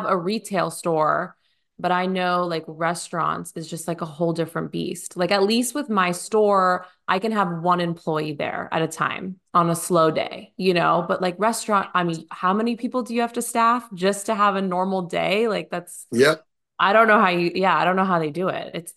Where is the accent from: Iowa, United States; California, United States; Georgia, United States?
California, United States; now in Franklin, United States; I mean, we're from California. We're from the Bay Area. So we've been here for 3 years and the food situation has been a little tough.